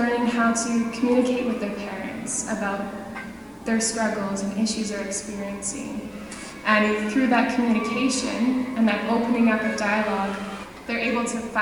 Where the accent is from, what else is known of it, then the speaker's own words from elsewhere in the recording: Langley, British Columbia, Canada; I'm from Langley, British Columbia, Canada